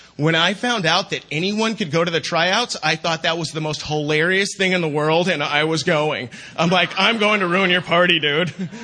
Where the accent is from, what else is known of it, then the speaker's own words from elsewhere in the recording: Sacramento, California, United States; I grew up in Sacramento.